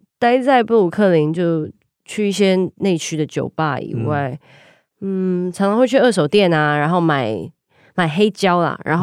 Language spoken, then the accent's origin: Chinese; Taiwan; 我是从台湾来的留学生，我是念爵士的